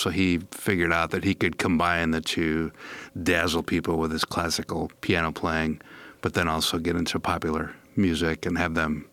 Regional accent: Cedarburg, Wisconsin, United States; So, you know, I grew up near Milwaukee in Cedarburg, and as a kid was vaguely familiar with Liberace.

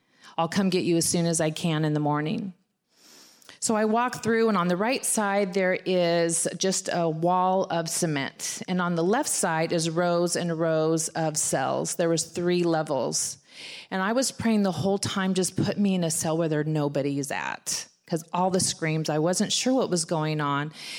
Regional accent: California, United States; I'm from Southern California. I didn't know. I've never been to Newark Airport.

